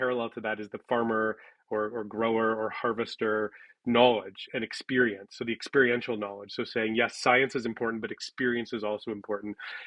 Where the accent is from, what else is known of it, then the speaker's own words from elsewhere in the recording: Toronto, Ontario, Canada; I grew up in Toronto. I'm new to Northern Ontario, relatively. I've been here about a decade.